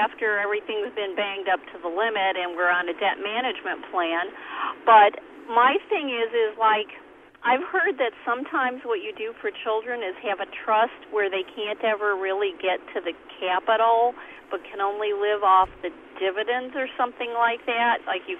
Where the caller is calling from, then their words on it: Champaign, Illinois, United States; I live in Champaign-Urbana. I'm coming in from Dewey and Fisher.